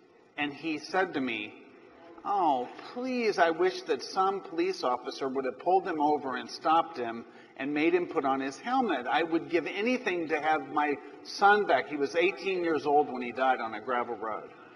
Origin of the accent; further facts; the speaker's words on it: Missouri, United States; We're both from Missouri.